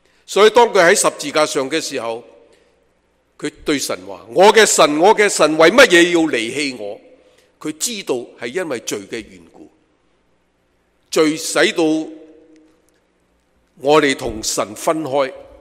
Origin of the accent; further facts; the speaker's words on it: Guangdong, China; 所以我们广东人 很明白什么去到最后都是讲鬼